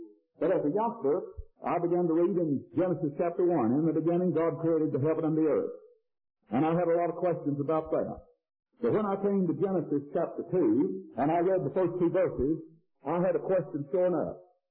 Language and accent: English; Texas, United States; Sometimes in my home country, in the state of Texas, I go out at night and we're not bothered with industrial pollution.